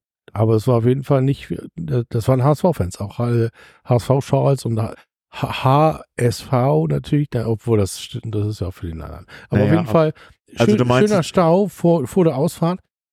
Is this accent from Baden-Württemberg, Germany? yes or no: no; Hamburg, Germany; Leute, ich komme zwar aus St. Pauli